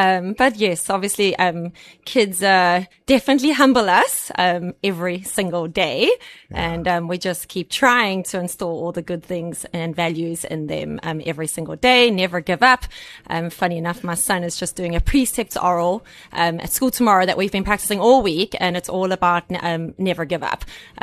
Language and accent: English; Durban, KwaZulu-Natal, South Africa; I grew up in Durban. So, actually good old Queensborough.